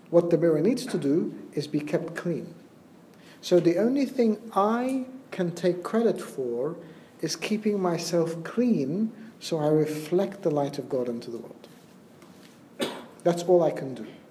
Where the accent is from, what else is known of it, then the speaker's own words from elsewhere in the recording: Australia; I grew up in Australia and I was a Sunday school student.